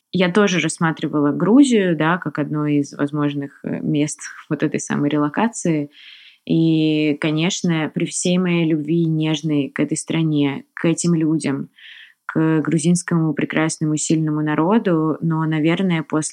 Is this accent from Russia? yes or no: yes; Russia; я только что приехала из России